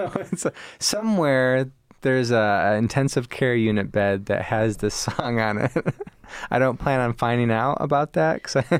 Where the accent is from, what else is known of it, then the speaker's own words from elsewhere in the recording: Fenton, Michigan, United States; also born or lived in St. Louis; I actually grew up on the east side of the state of Michigan, so around the Flint, Ann Arbor area, somewhere between there, a little suburb called Fenton.